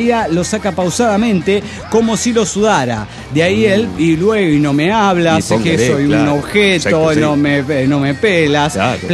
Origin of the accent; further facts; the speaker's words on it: Mexico City, Mexico; del DF mexicano.